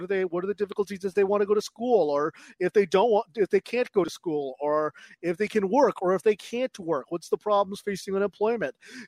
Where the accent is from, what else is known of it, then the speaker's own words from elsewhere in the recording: California, United States; I grew up in Southern California.